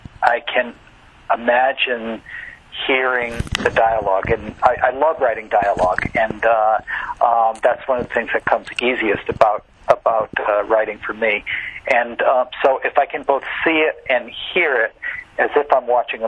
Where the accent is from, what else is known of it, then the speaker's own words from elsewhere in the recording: Norwich, Connecticut, United States; It's based on my hometown of Norwich with a little bit of New London, Connecticut, mixed in there.